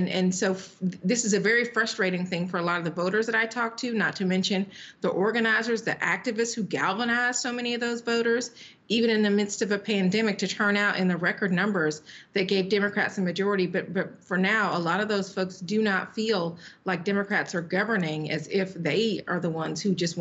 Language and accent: English; Georgia, United States; another GOP state convention that happened over the weekend was down in my home state of Georgia